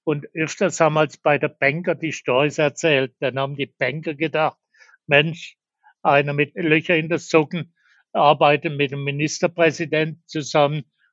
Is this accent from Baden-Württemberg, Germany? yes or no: yes; Schwanau, Baden-Württemberg, Germany; auch schon in Schwanau, in meiner Heimatgemeinde, gebaut haben, das Büro gebaut haben und die erste Bauetappe